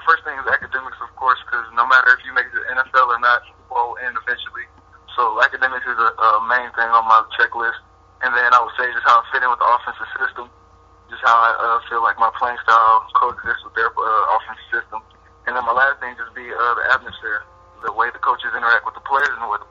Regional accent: Missouri, United States; Just the home state school. It's my home state school, and it's in the SEC

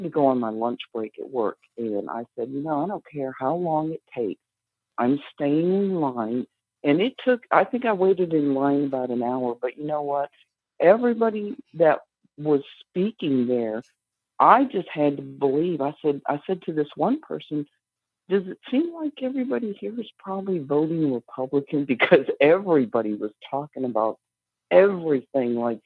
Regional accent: Michigan, United States; now in Tennessee, United States; I've lived in this part of Tennessee for like 7 years now. I'm actually from Michigan, which is hardcore Democrat.

